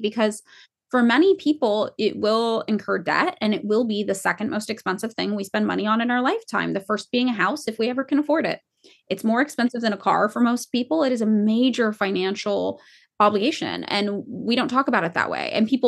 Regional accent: Fresno, California, United States; growing up in Fresno, people were like, well, it just has to be because we're here.

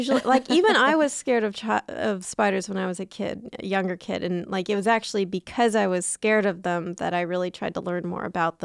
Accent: San Diego, California, United States; where I grew up in San Diego, there were Black Widows everywhere.

